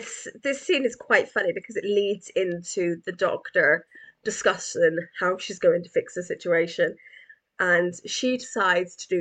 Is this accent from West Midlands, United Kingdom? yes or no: no; Bristol, South West England, United Kingdom; because I'm from Bristol and I love Bristol Suspension Bridge.